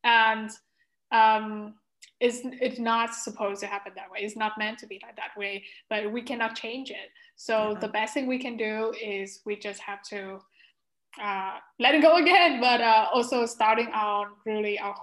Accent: the South, United States; And it was very difficult, especially for my family, because I grew up in the South.

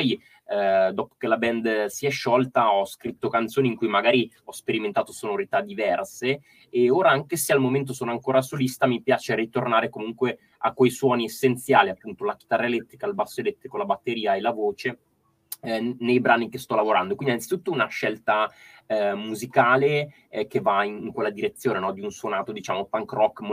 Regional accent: Cassano Magnago, Lombardy, Italy; un luogo della mia città, del mio paese, che è Cassano Magnago, in provincia di Varese

